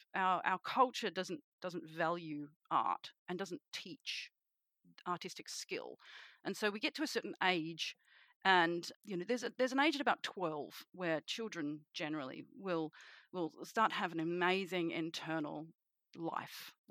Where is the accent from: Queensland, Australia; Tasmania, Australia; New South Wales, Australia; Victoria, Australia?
New South Wales, Australia; Sydney; I am a witch from Sydney, Australia